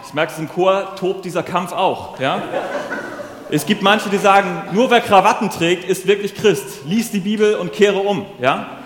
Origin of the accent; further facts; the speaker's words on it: North Sea coast, Germany; ich bin ja an der Nordsee aufgewachsen